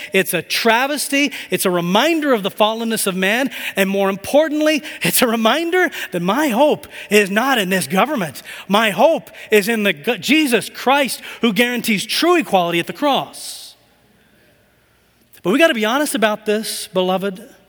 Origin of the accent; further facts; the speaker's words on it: Tanzania; When I was growing up in Tanzania, I went to a place called Morogoro International School, a school of about 150. It was a British school. I went there for 7 years. I was the only American.